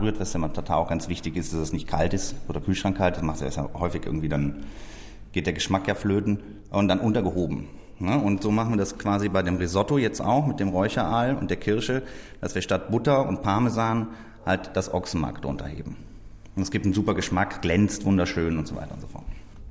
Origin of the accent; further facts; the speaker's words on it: Ahrweiler, Rhineland-Palatinate, Germany; born there; Ich bin Pfälzer, in Ahrweiler geboren